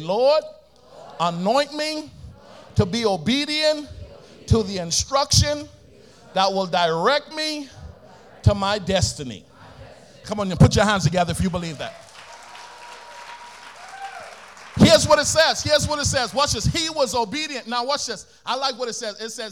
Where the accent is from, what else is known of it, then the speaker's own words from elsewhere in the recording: Bahamas; I'm from the Bahamas. Some of y'all can tell that little accent.